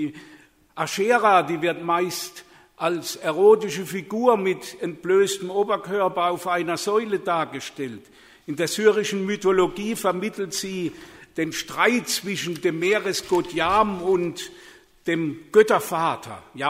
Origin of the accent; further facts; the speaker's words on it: Baden-Württemberg, Germany; Das ist das Nachbarort von meinem Heimatort, Ladenburg bei Mannheim.